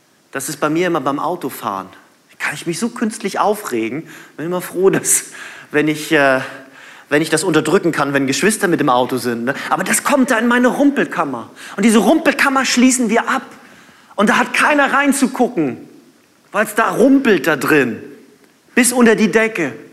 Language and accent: German; Northern Germany, Germany; Und für uns als Norddeutsche, wir haben das ja immer so, ne?